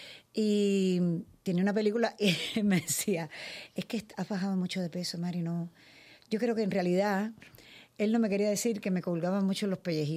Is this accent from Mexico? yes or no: no; Cuba; moved away as an adult; Yo me fui de Cuba porque estaba viviendo un periodo especial en Cuba, año 1990